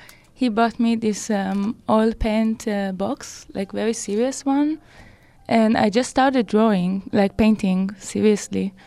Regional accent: Tel Aviv, Tel Aviv District, Israel; English is a second language; Yeah, I was born in Tel Aviv and I live there

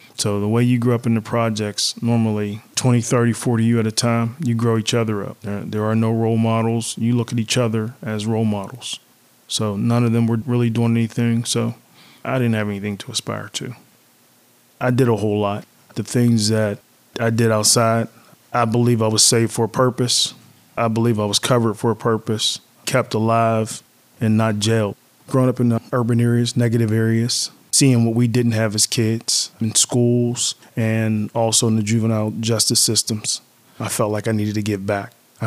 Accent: South Carolina, United States; now in Pittsburgh, United States; Migration from South Carolina to Pittsburgh. Very hard transition. Coming from a southern background to a city background.

